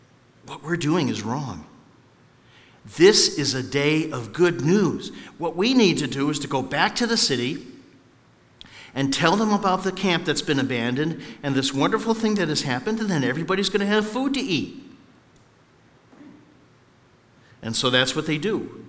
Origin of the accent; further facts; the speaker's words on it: Meriden, Connecticut, United States; I remember growing up in Center Church in Meriden, and Sunday school was full